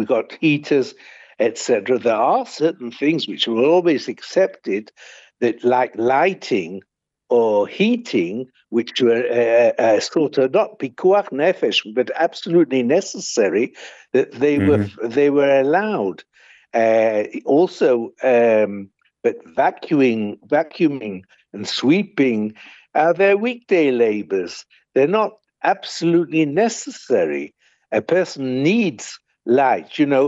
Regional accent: Manchester, North West England, United Kingdom; I remember I grew up in Manchester in England, and we had coal fires.

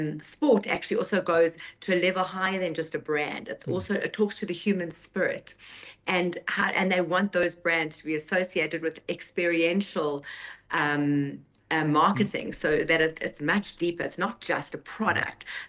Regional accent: South Africa; being Jewish is one thing, and then being South African on top of that, it's just compounded.

